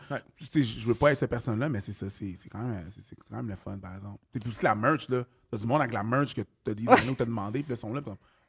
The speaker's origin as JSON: {"language": "French", "town": "Montreal", "region": "Quebec", "country": "Canada", "said": "moi, je viens de Montréal, les alentours"}